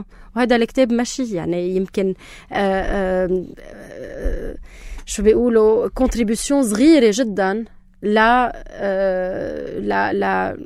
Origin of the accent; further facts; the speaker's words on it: Beqaa, Lebanon; أنا بس كون عم بتمشى بضيعتي صفرة حدر الأحمر بالبقاع